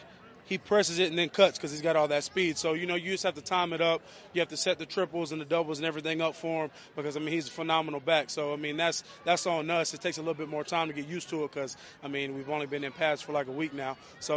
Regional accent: Charlotte, North Carolina, United States; well, I'm from Charlotte, of course. Everybody knows that. It's near and dear to my heart.

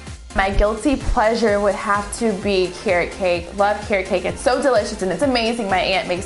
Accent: Houston, Texas, United States; I'm from Houston, Texas, and this is my third year as a Houston Texans cheerleader.

